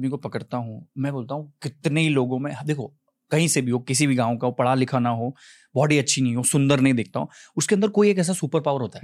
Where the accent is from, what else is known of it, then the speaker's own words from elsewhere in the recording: Labrauda, Madhya Pradesh, India; मैं मध्य प्रदेश का एक जिला है धार, इंदौर से 60 किलोमीटर दूर, वहां पे गाँव है लबरौदा, वहां मैं पैदा हुआ और वहीं पला बड़ा मैं। 20 साल की उम्र तक लगभग वहीं था, मेरा ग्रेजुएशन भी उसी धार जिले में और सरकारी कॉलेज में।